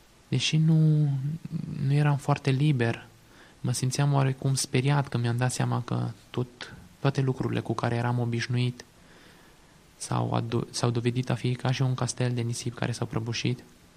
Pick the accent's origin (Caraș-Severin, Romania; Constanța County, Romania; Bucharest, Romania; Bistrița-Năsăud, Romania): Bistrița-Năsăud, Romania; Eu sunt originar din Bistrița Năsăud, din județul Bistrița Năsăud, și pentru mine ar fi fost mult mai aproape să merg la facultate la Cluj.